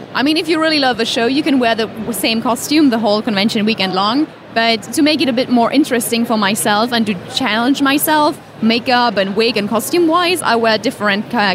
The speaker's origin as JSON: {"language": "English", "country": "Germany", "said": "I'm from Germany, actually."}